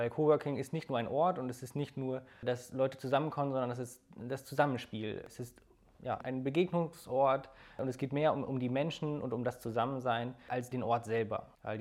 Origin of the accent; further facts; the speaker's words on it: Schleswig-Holstein, Germany; die Region, wo ich aufgewachsen bin, also die Schlei-Region, doch sehr, sehr schön ist. Und deswegen habe ich mich entschieden, wieder zurückzugehen an den Ostseefjord.